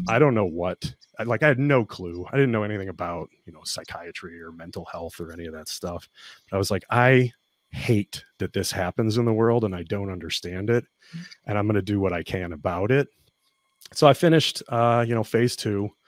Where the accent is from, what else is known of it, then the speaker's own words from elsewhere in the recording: Kentucky, United States; I'm from Kentucky. When you're from the Guard, they try to send you to whatever phase two site is closest to your home state